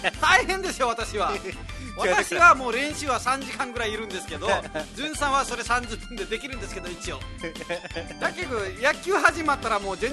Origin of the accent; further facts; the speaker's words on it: Nepal; ナマステ、ネパールから来ました